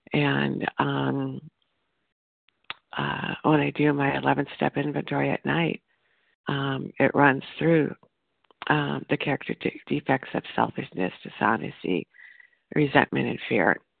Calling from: Illinois, United States; recovered compulsive overeater from Illinois.

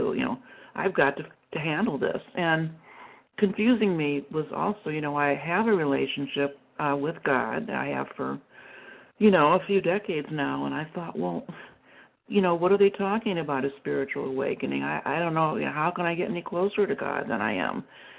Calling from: Texas, United States

